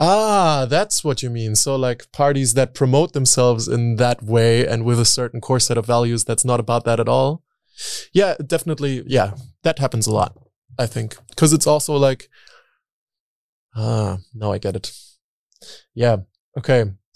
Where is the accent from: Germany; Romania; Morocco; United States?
Germany; Berlin; I grew up in Berlin and I lived near Nollendorfplatz earlier, which is like the biggest like gay queer Kiez in Berlin.